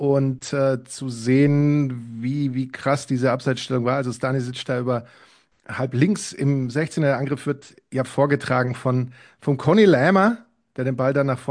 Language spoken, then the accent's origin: German; Spain; als Spanier